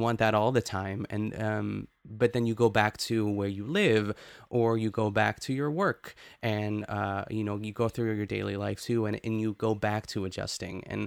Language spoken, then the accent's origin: English; Pittsburgh, Pennsylvania, United States; and I would say that I'm from Pittsburgh